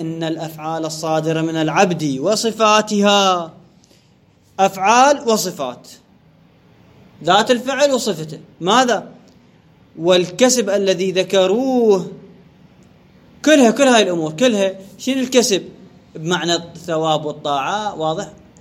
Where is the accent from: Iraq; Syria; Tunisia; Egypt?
Iraq; انقطعت الكهرباء كما عندنا بالعراق